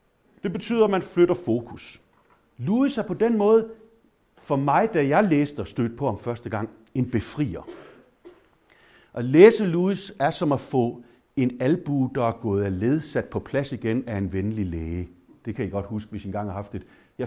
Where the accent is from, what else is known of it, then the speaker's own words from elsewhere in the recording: Aarhus, Central Denmark Region, Denmark; now in Thurø, Denmark; kommer oprindeligt fra Aarhus, hvor jeg også er kandidat fra i sin tid i 99. Født og opvokset i Aarhus. Mine forældre er begge fra Sydfyn